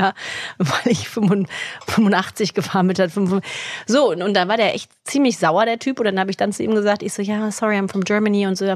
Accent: Netherlands; German is a second language; Als Holländer, wird er ja zuerst geblitzt.

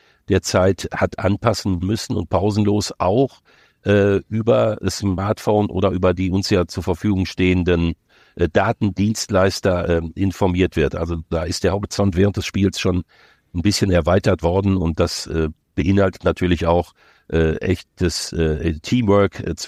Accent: North Rhine-Westphalia, Germany; Ich bin ja groß geworden in der Nähe von Dortmund

